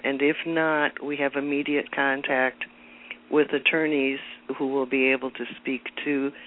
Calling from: Madison, Wisconsin, United States; I'm calling from Madison, Wisconsin.

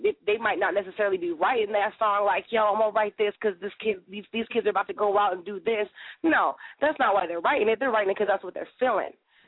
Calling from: Hopkins, Minnesota, United States; I'm calling from Hopkins.

